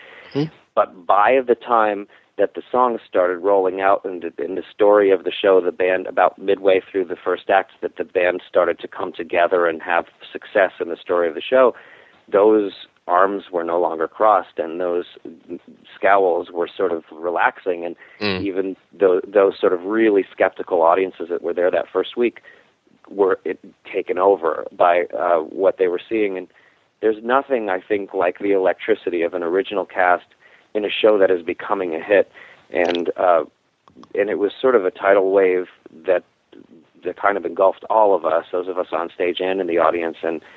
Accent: East Coast, United States; also born or lived in Sacramento; I was born in Sacramento, but my upbringing was on the East Coast.

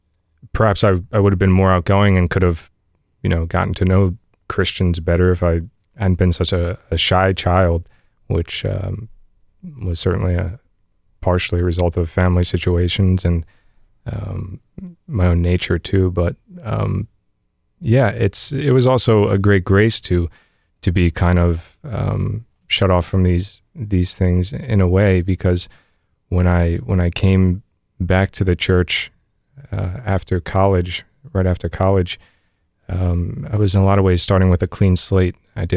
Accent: Trenton, New Jersey, United States; born there; Well, I was born in the Diocese of Trenton, New Jersey.

